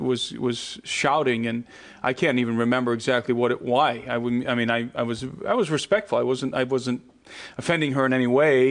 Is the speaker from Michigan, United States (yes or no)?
no; Brook Park, Ohio, United States; also born or lived in Cleveland; So I grew up in Cleveland. I grew up in Brook Park, actually, a suburb of Cleveland.